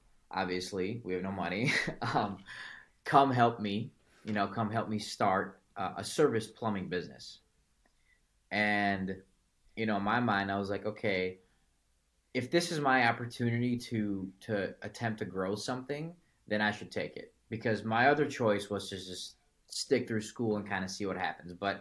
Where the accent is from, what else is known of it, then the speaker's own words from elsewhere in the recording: Chicago, Illinois, United States; Yeah, so originally I'm from Chicago, and out of high school, my plan was to be some sort of entrepreneur